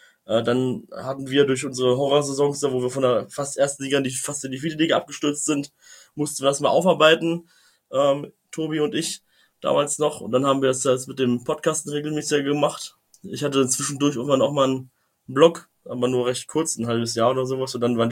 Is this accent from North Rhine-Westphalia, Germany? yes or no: no; Braunschweig, Lower Saxony, Germany; ich bin zwar nicht in Braunschweig aufgewachsen, aber in Braunschweig geboren und mit Okerwasser getauft. Und direkt vor dem Tor von Braunschweig aufgewachsen, also hier ist alles blau-gelb.